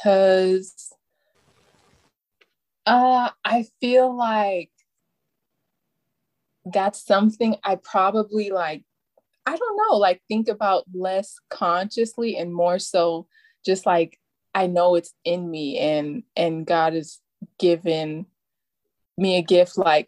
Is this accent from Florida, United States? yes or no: no; Fresno, California, United States; moved away as an adult; also born or lived in Huntsville, Alabama; Well, so you already said I'm from Fresno, California. I was born and raised there. I lived there until I was 18. I went to school in Huntsville, Alabama, which is like across the country in the South.